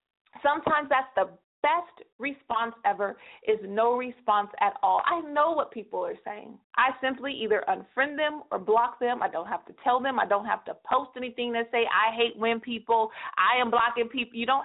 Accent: California, United States; 209 is on lock, and I know that's my hometown

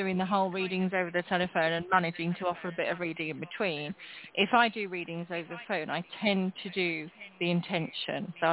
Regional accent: England, United Kingdom; I'm the English one.

